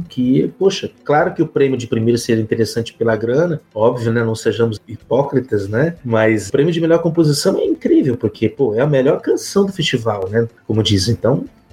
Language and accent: Portuguese; Ilha Solteira, São Paulo, Brazil; Pereira Barreto, que é aqui no interior do estado, pertinho da minha cidade natal, Ilha Solteira